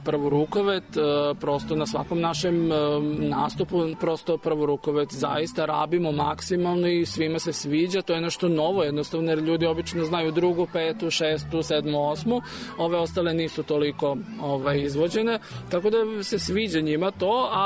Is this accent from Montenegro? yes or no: no; Serbia; mi smo iz Srbije